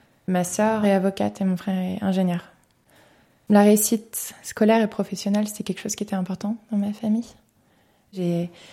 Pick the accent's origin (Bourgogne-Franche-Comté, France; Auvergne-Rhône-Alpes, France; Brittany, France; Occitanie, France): Brittany, France; now in Geneva, Switzerland; j'ai 26 ans. J'habite à Genève depuis 4 ans et d'origine, je suis bretonne.